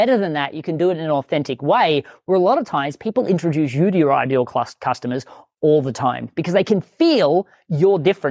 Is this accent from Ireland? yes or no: no; Australia; moved away as an adult; now in United States; I was terrified moving from Australia to the US.